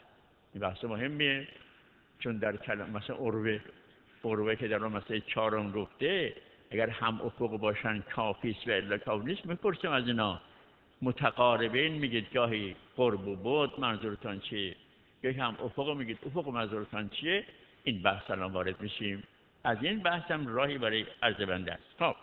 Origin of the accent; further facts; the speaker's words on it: Iran; در کویت ماه را میبینن میگن به ما مربوط است، ما اهل ایران هستیم، کویت یک کشور دیگه است.